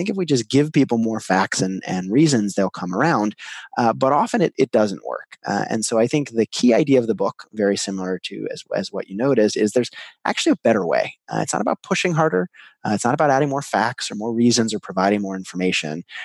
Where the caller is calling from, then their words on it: North Carolina, United States; Today I'm in North Carolina.